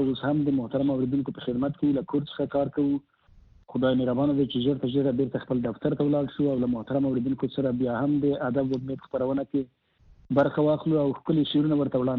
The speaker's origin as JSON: {"language": "Pashto", "region": "Maidan Wardak", "country": "Afghanistan", "said": "زه د افغانستان یم. نو که بیا هم تاسو زیات تاکید کوئ چې د کوم ولایت یې نو خیر به ووایم، په افغانستان کې د وردګو له ولایت څخه یم"}